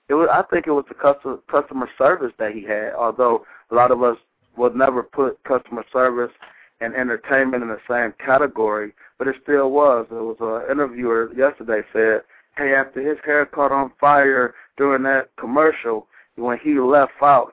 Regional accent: Detroit, Michigan, United States; I'm from Detroit, Michigan.

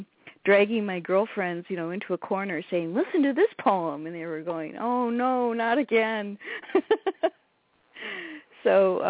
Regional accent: Detroit, Michigan, United States; And one day, I grew up in Detroit, and one day my high school English teacher brought me two poetry books.

